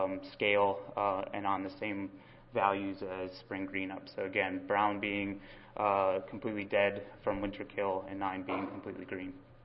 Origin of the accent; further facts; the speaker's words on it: Wisconsin, United States; I'm from Wisconsin originally, so when I say cold, it's not really that cold.